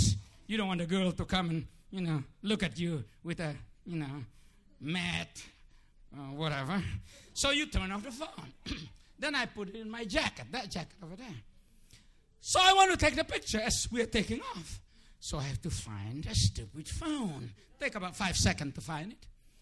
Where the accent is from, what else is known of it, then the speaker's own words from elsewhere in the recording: United States; I'm an American too